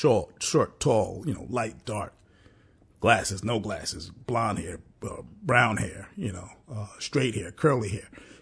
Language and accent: English; New York City, New York, United States; as a young black man, as a young teenager growing up in New York City.